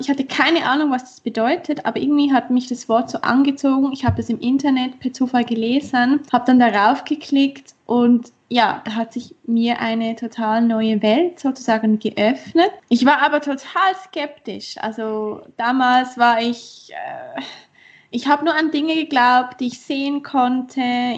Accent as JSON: {"language": "German", "country": "Switzerland", "said": "Also, wie gesagt … Ich komme aus der Schweiz"}